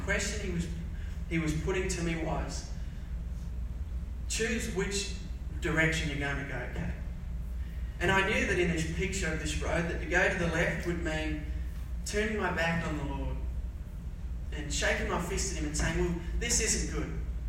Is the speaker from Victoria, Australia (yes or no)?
no; Smithton, Tasmania, Australia; I'm from the little town called Smithton up the top left corner. I grew up on a dairy farm, milking lots and lots of cows, not by hand.